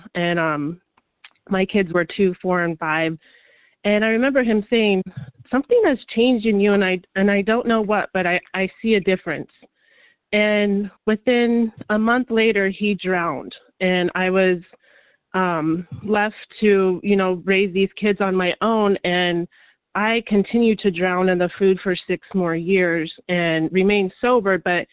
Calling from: California, United States; in California, and I'm a compulsive overeater.

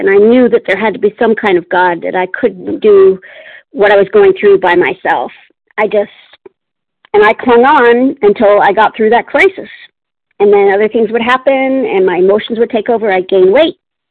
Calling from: Palmdale, California, United States; Good morning. … I'm from Palmdale, California.

